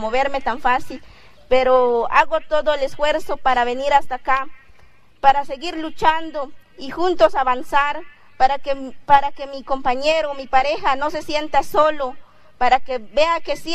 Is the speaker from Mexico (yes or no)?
yes; Simojovel, Chiapas, Mexico; yo vengo de allá de Simojobel, aunque sea sufriendo